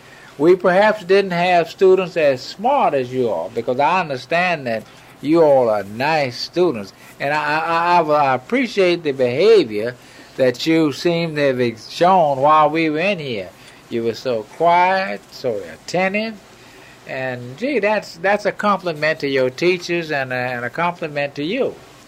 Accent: Florida, United States; born there; Well, I was born in Florida. Well, I mean, my people were the ones from South Carolina and then Georgia.

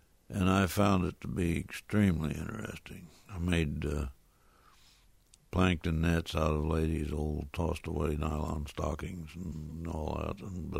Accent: Danville, Illinois, United States; I grew up and born and raised in Danville, Illinois, 32 miles away.

